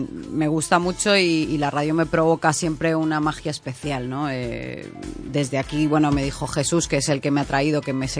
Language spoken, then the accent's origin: Spanish; Argentina; born there; yo soy argentina de nacimiento